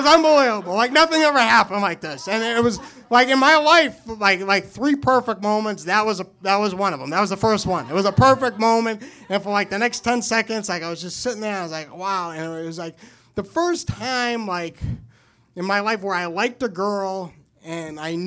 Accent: New Hampshire, United States; So I am from New Hampshire.

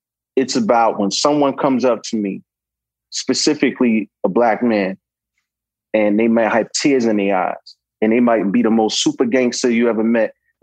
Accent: Brooklyn, New York, United States; born or raised there

